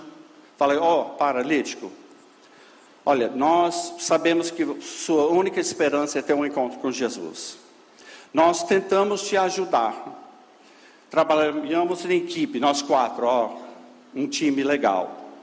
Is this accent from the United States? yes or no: yes; United States; Portuguese is a second language; Eu sou dos Estados Unidos.